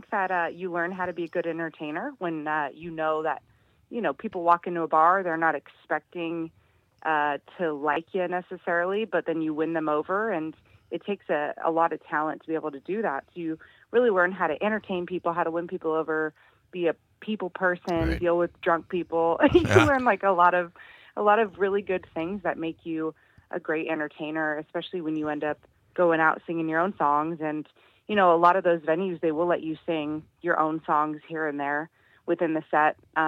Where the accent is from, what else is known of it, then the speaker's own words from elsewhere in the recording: Oregon, United States; I wrote this song a while back with another fellow Oregon songwriter. I'm from Oregon originally.